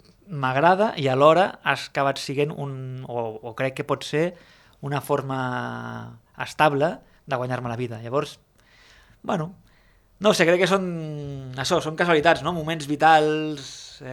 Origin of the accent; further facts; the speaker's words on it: Barcelona, Catalonia, Spain; born there; jo no soc de Porrera, i vaig néixer a Barcelona. El que és veritat que tinc família, per part de la família de mon pare, diguéssim, tinc avantpassats, besavis i rebesavis, que eren de Móra d'Ebre i de Pratdip.